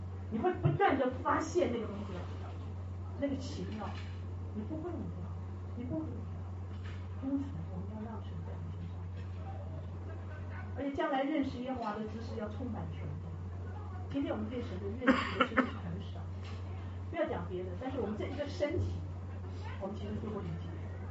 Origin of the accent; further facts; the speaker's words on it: China; 我们中国人讲说用有色的眼睛在有色的眼镜在看人啊